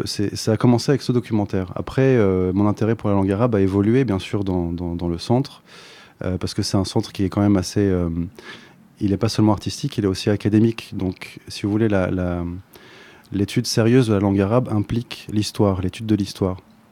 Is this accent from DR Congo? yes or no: no; France; born there; also born or lived in Lebanon; je suis fils d'immigrés libanais, né dans l'exil. Je suis né en France et je suis né belge en France. J'ai vécu aussi un peu au Liban.